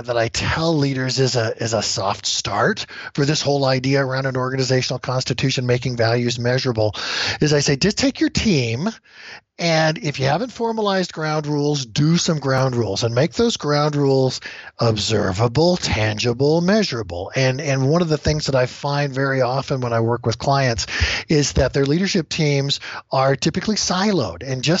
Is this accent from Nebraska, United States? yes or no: no; Seal Beach, California, United States; I was born and raised just south of L.A. I was a beach bum. I surfed through my senior year in high school and still graduated. So it was Seal Beach.